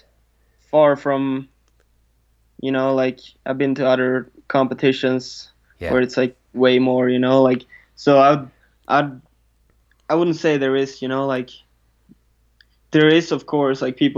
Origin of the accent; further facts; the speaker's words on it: Hörnefors, Västerbotten County, Sweden; I grew up in Hörnefors in Sweden.